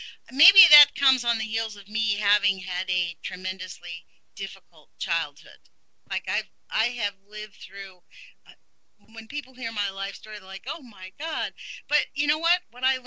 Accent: Los Angeles, California, United States; moved away as an adult; now in Oregon, United States; I come from Los Angeles. I'd never actually eaten a plant off of a tree before I came to Oregon.

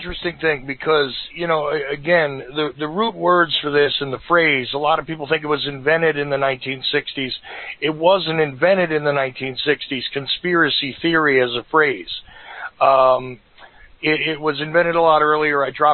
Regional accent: Northeast, United States; accent: northeastern; No, I definitely retain my northeastern sound, but every once in a while you hear a little something slip in there when we're talking

